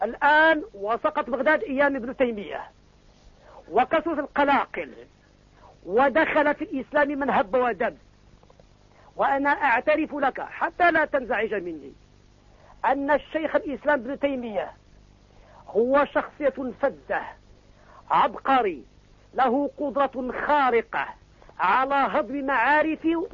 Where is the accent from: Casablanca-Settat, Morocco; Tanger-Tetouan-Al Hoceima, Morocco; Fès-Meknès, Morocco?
Casablanca-Settat, Morocco; Casablanca; لا أنا بيضاوي المولد والمنشأ، ولكن الأصل من صحراء ورزازات.